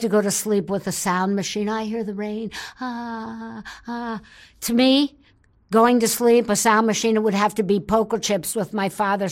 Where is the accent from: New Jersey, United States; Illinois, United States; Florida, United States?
New Jersey, United States; Cherry Hill; I am originally from Cherry Hill, New Jersey, which is right outside of Philadelphia, which always confuses people that don't know geography.